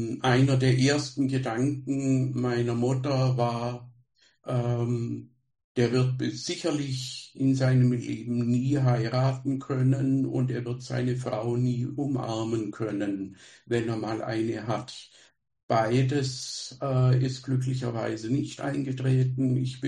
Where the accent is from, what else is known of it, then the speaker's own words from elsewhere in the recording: Germany; Also ich bin am Bodensee aufgewachsen und bin von Schule zu Schule gefahren.